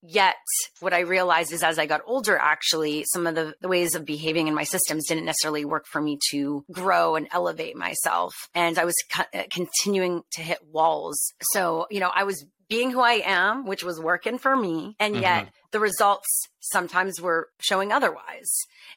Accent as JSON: {"language": "English", "country": "Canada", "said": "I'm Canadian. My background. I'm Canadian."}